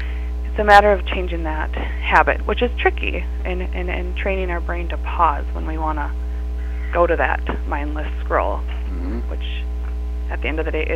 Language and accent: English; Granite Falls, United States; I'm from Granite Falls, where I reside with my husband and three children, ages 9, 6, and 2.